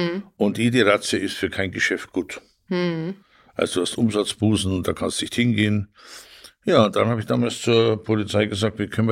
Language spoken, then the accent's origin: German; Tegernsee, Bavaria, Germany; now in Northern Germany, Germany; bleiben wir in Tegernsee, wo ich herkomme, oder gehen wir nach Norddeutschland, da kommt meine Frau her.